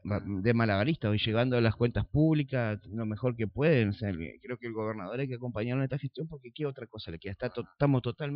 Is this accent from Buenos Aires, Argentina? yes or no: no; Entre Ríos, Argentina; Y si queremos crecer como entrerriano, tenemos que ponernos los pantalones.